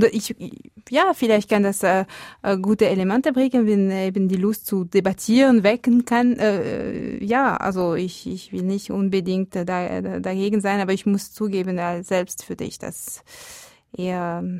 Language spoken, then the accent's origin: German; Valais, Switzerland; da spreche ich auch als Walliserin. Also ich liebe meinen Kanton